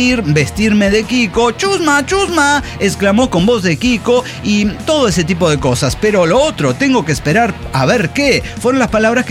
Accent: Mexico; Es que soy mexicano.

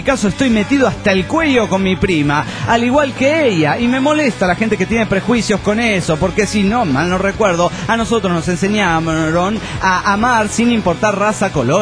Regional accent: Chile; now in Argentina; ni él ni yo somos los primeros chilenos en estas tierras argentas, ya que esta provincia recibió a muchos chilenos

